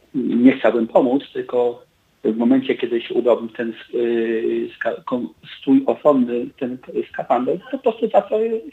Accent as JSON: {"language": "Polish", "town": "Suwałki", "region": "Podlaskie Voivodeship", "country": "Poland", "said": "Ja pochodzę z Suwałk."}